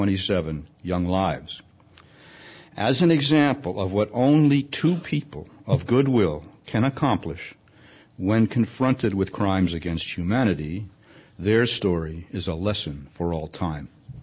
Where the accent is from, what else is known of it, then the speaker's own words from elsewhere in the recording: California, United States; I grew up in the Bay Area, and it's always fun to come home.